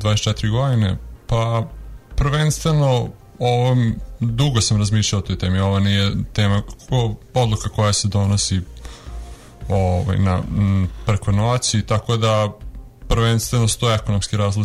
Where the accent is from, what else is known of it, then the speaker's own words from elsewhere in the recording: Novi Sad, Vojvodina, Serbia; ja sam rođen u Novom Sadu i želeo bih prvenstveno da ostanem ovde u svom gradu gde imam i rodbine i roditelji i prijatelji koje volim